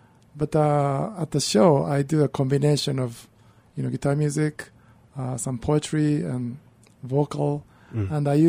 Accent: Kyoto, Japan; moved away as an adult; now in New York, United States; So I grew up in Kyoto, Japan. Mm. And I left Japan early 20s. So half my life, Japan, half here in the U.S. I went to school in Boston

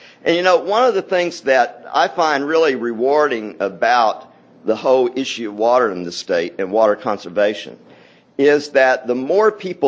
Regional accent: Houston, Texas, United States; I grew up in Houston primarily, but my parents both grew up on cotton farms in Austin and Washington County

